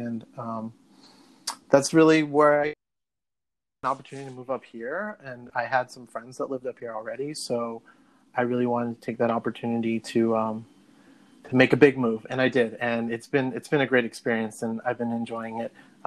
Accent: San Antonio, Texas, United States; also born or lived in Colorado / San Marcos; Yeah. So I was born in San Antonio. I lived there through high school. I moved to Colorado for a year, which was an amazing experience for school, came back down.

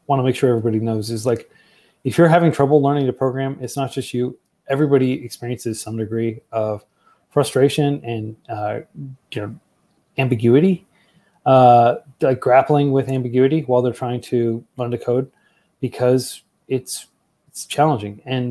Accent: United States; like me growing up in the US

